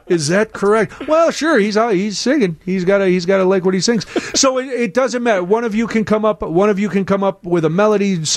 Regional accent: Glenwood, Illinois, United States; Yeah, because I grew up in the south suburbs as well, so I'm very familiar with Crete. I'm from Glenwood, so not too far.

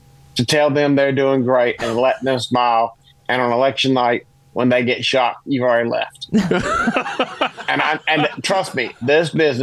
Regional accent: South Carolina, United States; And, you know, I grew up in South Carolina, so we always watched Jesse Helms.

